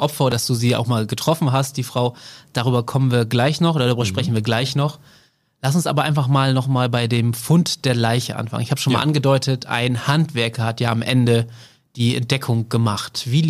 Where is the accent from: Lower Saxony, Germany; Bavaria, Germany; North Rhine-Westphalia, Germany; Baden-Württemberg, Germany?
Lower Saxony, Germany; ich komme auch aus der Region hier im Nordwesten.